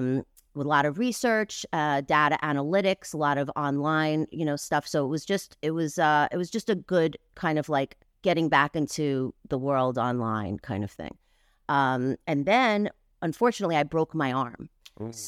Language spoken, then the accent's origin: English; New York, United States; I grew up in New York. I grew up, in the club scene